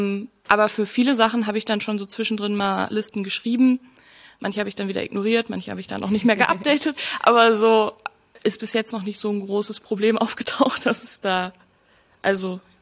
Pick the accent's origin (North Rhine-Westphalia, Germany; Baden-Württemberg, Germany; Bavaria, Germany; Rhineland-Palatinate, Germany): North Rhine-Westphalia, Germany; Duisburg; born there; Also ich bin in Duisburg geboren.